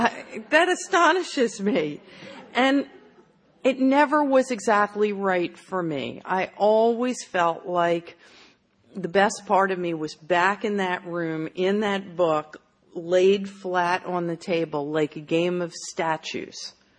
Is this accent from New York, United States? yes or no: no; Drexel Hill, Pennsylvania, United States; I grew up in Drexel Hill, in a lovely center hall colonial with a club chair in the living room right near the fireplace.